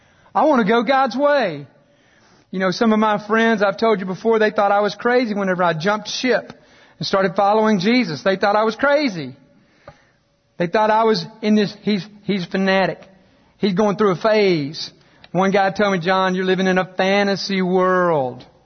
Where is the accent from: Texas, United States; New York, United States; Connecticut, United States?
Texas, United States; I grew up in West Texas, as you know, sandstorms. But we were only 3.5 hours from the mountains of New Mexico.